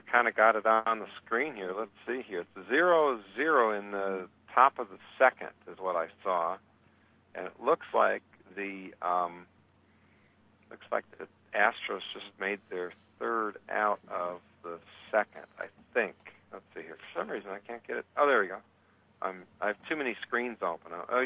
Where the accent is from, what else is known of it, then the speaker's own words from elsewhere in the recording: Iowa, United States; I would have known that, Bob. I'm from Iowa.